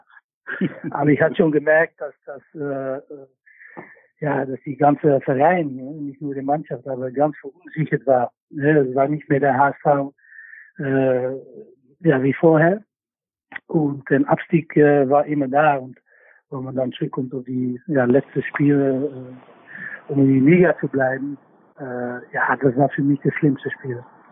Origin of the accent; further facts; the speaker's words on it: Netherlands; ich bin natürlich aufgewachsen bei Ajax und mit ganz viel Druck und wie eigentlich alle in Holland.